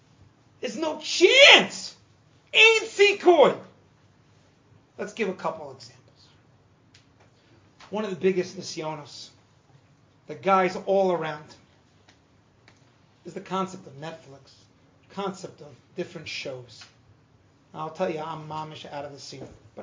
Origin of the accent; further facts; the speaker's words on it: Canada; I'm from Canada.